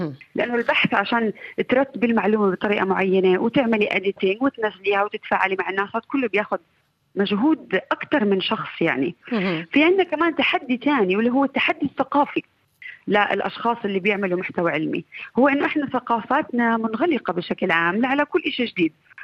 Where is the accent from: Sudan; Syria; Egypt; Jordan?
Jordan; لازم إحنا عندنا بالأردن بنبوس على الوجه كمان.